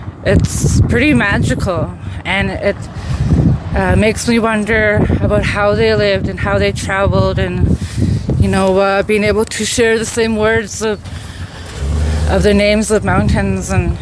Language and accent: English; Fort McPherson, Northwest Territories, Canada; I'm Tetlet Gwich'in, main and people of the headwaters. I was raised in Fort McPherson, Northwest Territories, but I reside here on the Tahn in Kualantan, traditional territory.